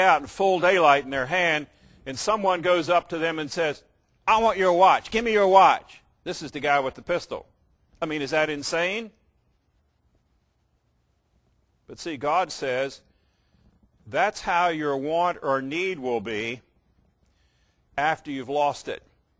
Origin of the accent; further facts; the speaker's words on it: Virginia, United States; All of you pretty much know that I'm from Virginia.